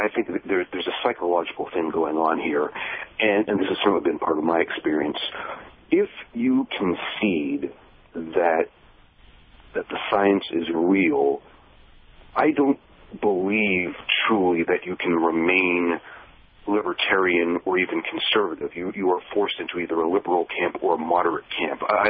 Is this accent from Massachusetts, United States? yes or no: yes; Massachusetts, United States; one of the controversies going on in my home state of Massachusetts with Senator Scott Brown